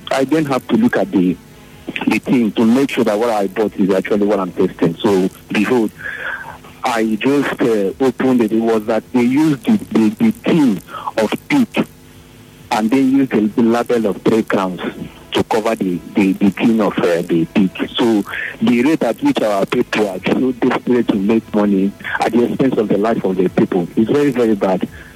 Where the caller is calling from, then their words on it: Oyibo, Nigeria; I'm calling from Oyibo.